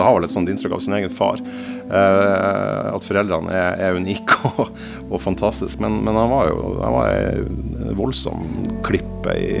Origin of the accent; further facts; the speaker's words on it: Fauske, Nordland, Norway; Ja, han var jo mye på Fauske i Nordland. Der jeg vokste opp